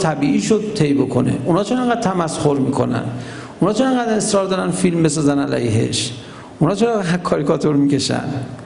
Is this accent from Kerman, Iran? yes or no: no; Tehran, Tehran Province, Iran; born or raised there